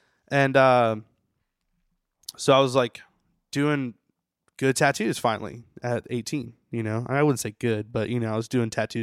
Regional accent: Wilmington, United States; And then I used to hang out at this bar called the River Rat in my hometown in Wilmington.

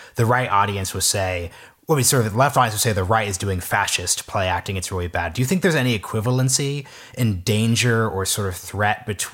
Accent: Portland, Oregon, United States; I'm from Portland, Oregon, so the Antifa Portland stuff is close to my heart

